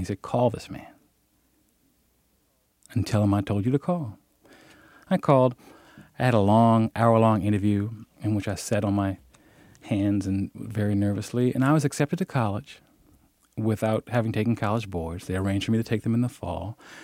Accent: Chester, Pennsylvania, United States; I spent the first 22 years of my life in Chester, Pennsylvania, where everyone knew me and everyone knew everyone by sight almost in the city.

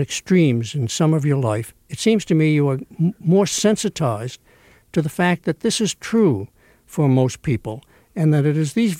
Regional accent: Stoneham, Massachusetts, United States; when I was a kid growing up in Stoneham, Massachusetts, I wanted more than anything else to be called Bill Summers and to look like Clark Gable.

